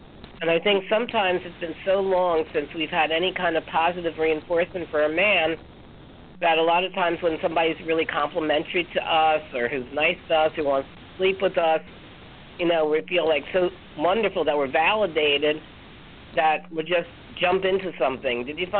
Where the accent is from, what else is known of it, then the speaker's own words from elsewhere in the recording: United States; I wouldn't know how to act French because I'm an American.